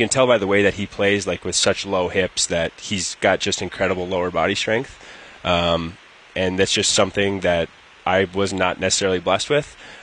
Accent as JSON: {"language": "English", "region": "Minnesota", "country": "United States", "said": "I'm from Minnesota. I watched the Gophers every Friday and Saturday night."}